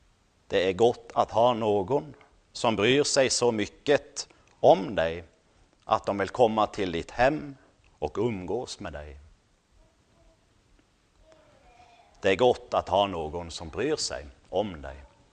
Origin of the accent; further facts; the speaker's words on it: Norway; Swedish is a second language; där jag kommer från i Norge så liknar vi mer på Ukraina än på USA.